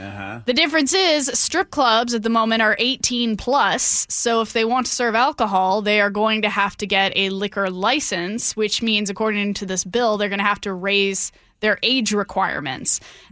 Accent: Utah, United States; I'm from Utah, and I'm pretty sure we are not behind Utah in this.

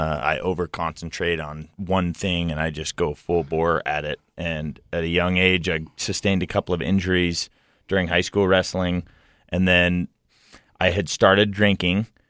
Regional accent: Layton, Utah, United States; Well, I mean, I'm a Utah native. I grew up in Layton, Utah, just off of Hill Air Force Base.

